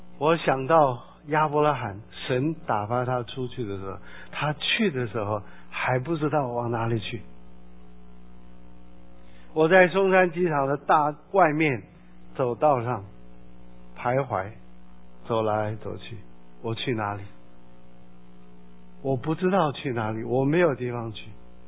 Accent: South Korea; 还是回韩国去我的老家我的第二故乡去乡下去做一个

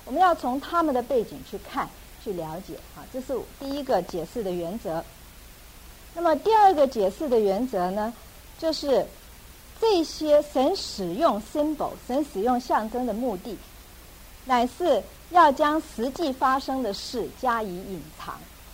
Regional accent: China; 就为什么我们中国人还有在美国也是一样，这么多人去算命

